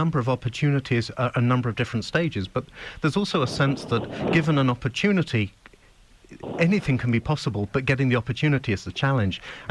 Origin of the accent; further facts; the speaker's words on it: London, United Kingdom; great works that were emerging out of metropolitan centres like New York, or London, indeed, which is my hometown.